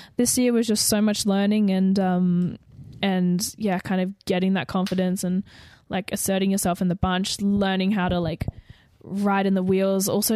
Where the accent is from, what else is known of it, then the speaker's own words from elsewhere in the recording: Adelaide, South Australia, Australia; I'm from Adelaide. All my family lives here.